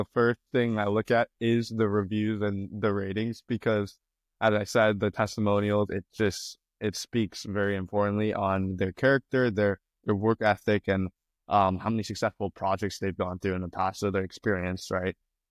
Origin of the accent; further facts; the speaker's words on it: Indonesia; I'm from Indonesia, so I found some developers in Indonesia